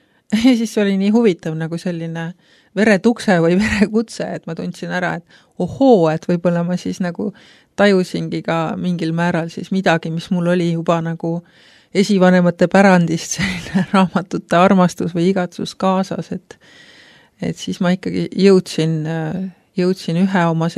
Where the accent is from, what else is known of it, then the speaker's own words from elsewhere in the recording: Kernu, Harju County, Estonia; Ma olen pärit Harju maalt väikesest Kernu külast